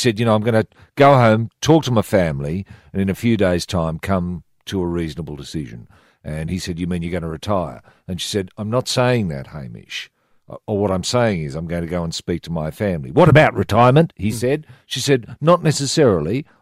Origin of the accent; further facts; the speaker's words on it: Australia; You know, that's the attitude you got. I'm an Aussie.